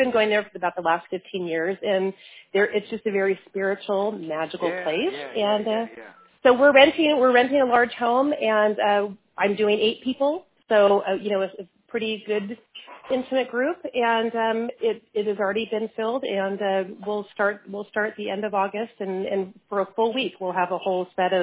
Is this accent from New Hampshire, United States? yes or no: no; Salt Lake City, Utah, United States; I'm from Salt Lake City, and I've been doing the weight loss and fitness in that realm.